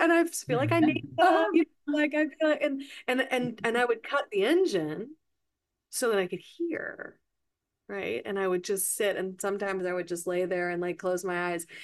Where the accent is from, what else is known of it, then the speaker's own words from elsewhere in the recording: Florida, United States; also born or lived in New Orleans; So I'm from New Orleans, but I grew up on we had a house in a nature preserve on the panhandle of Florida.